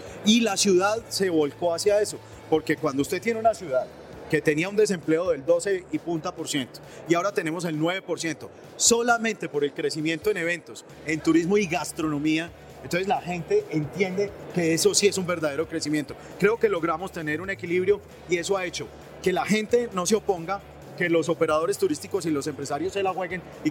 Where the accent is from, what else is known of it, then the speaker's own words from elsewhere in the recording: Manizales, Caldas, Colombia; los manizaleños somos los colombianos que más amamos la ciudad donde vivimos